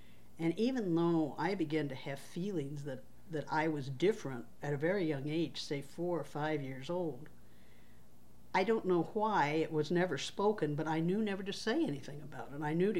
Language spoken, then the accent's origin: English; Terre Haute, Indiana, United States; born there; And I was born in Terre Haute, Indiana, and basically I grew up in a family of women.